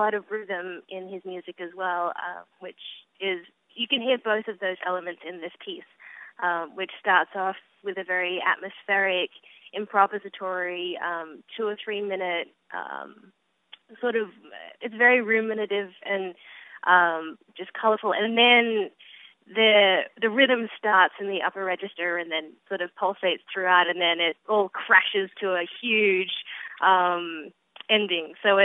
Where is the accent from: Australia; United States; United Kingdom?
Australia; especially as an Australian, I love being able to bring Australian works outside of Australia.